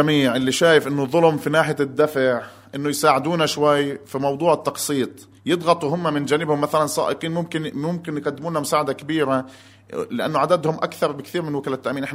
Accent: Palestine; وأصلاً الوضع عندنا في فلسطين زي العمى

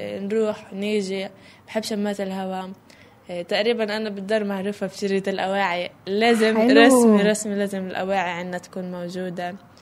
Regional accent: West Bank, Palestine; أنا طلعت أساساً من فلسطين إنه أنا طلعت نشأت مخيم الأمعري

